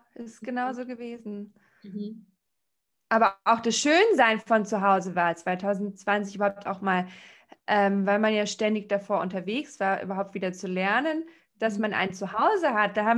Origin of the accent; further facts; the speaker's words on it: Bavaria, Germany; also dieses, bei uns in Bayern würde man sagen, zu Gaudi haben.